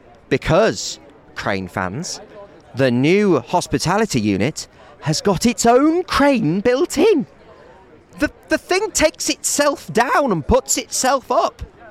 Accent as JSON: {"language": "English", "region": "England", "country": "United Kingdom", "said": "Despite being an Englishman, but I'm about to marry a Scotsman. So I'm about to consider myself an adoptive Scotsman."}